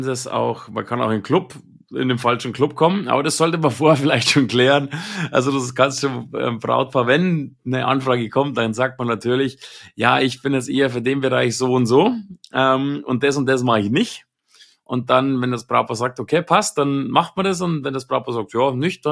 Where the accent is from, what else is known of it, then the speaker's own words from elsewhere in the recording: Ingolstadt, Bavaria, Germany; Ich komme aus Ingolstadt, dem Zentrum Bayerns. Das ist wirklich der Mittelpunkt von Bayern. Und ja, bayerische Wurzeln und deswegen auch das R.